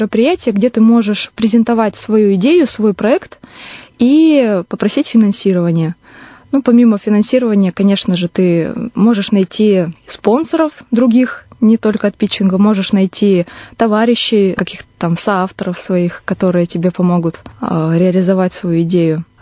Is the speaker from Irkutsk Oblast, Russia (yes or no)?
yes; Vikhorevka, Irkutsk Oblast, Russia; now in Irkutsk, Russia; Мне 25 лет. Я из Иркутской области, из Братского района города Вихоревки. В Иркутск я приехала 7 лет назад.